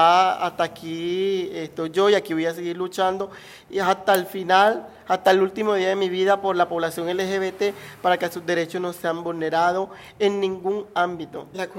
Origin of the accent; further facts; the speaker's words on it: Tierralta, Córdoba, Colombia; now in Montelíbano, Colombia; soy de Tierra Alta, Córdoba. Tengo 15 años, estoy viviendo en el municipio de Montelíbano. Tengo 37 años